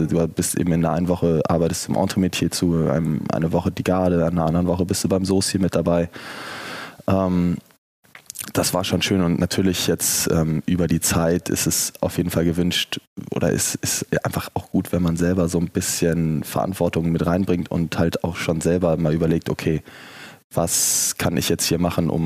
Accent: Hamburg, Germany; Weil klar, ich bin in Hamburg aufgewachsen, so die Läden kannte ich größtenteils.

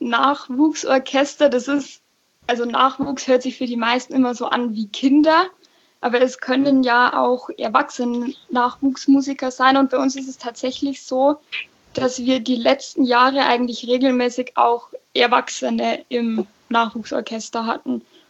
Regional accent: Nittenau, Bavaria, Germany; Ich komme nämlich eigentlich aus Fischbach, also aus der Stadt Nittenau quasi.

